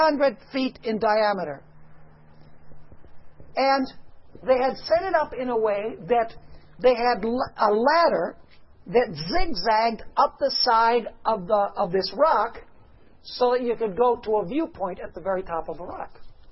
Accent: Venezuela; I had the privilege of growing up in Venezuela. From the time that I was 4 years old, my parents went as missionaries, and I studied all of my primary education in Spanish.

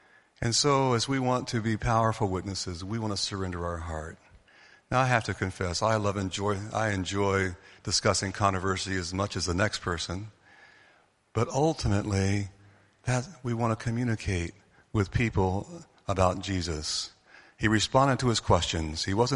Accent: North Carolina, United States; now in Orlando, United States; I grew up in North Carolina. I was born here in Orlando, but I grew up in North Carolina.

